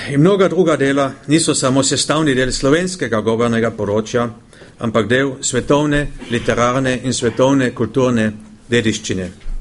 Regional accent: Sveče, Carinthia, Austria; In prišli ste tudi mojo domačo vas v Svečev rožu, česa smo bili zelo veseli

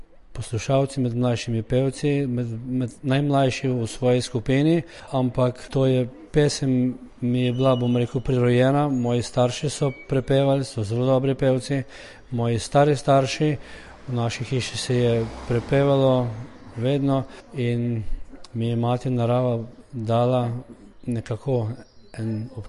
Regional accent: Škocjan, Lower Carniola, Slovenia; z vasi prihajamo iz Škocja na Dolenjskem

